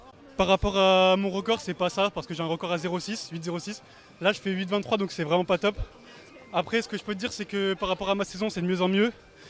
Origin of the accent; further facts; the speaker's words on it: Lyon, Auvergne-Rhône-Alpes, France; je viens de Lyon. Je suis étudiant en DUT technique de commercialisation.